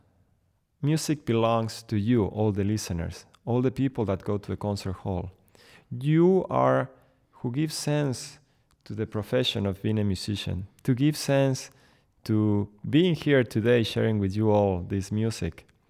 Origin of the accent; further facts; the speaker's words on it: Spain; English is a second language; moved away as an adult; now in New York City, United States; I decided, well, I'm from Spain. I've lived in New York City for the last 15 years. I play the Spanish guitar